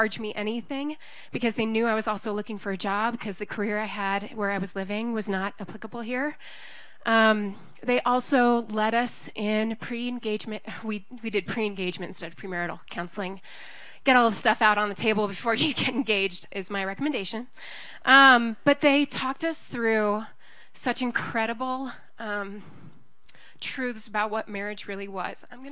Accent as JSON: {"language": "English", "town": "Hollywood", "region": "California", "country": "United States", "said": "And I came from Hollywood, so I knew what the Hollywood expectation was"}